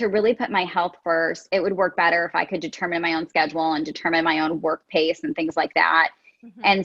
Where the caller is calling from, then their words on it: Indianapolis, Indiana, United States; I am located in Indianapolis, Indiana, home of the Motorsport Indy Car.